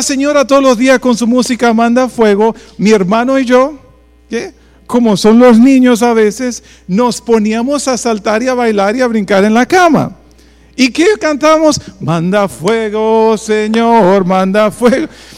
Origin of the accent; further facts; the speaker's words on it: Dominican Republic; en nuestro idioma dominicano, y Mile que está aquí no me dejará mentir que somos dominicanos